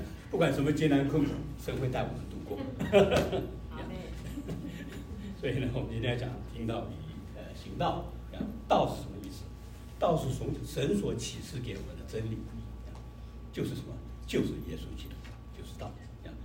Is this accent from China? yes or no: yes; China; 就造成我们中国人很多人，反正我做不到嘛